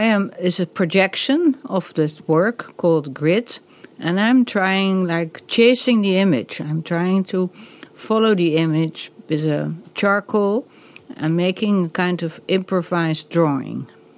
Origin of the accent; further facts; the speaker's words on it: Amsterdam, North Holland, Netherlands; English is a second language; from Amsterdam, and this is my first solo exhibition in the UK.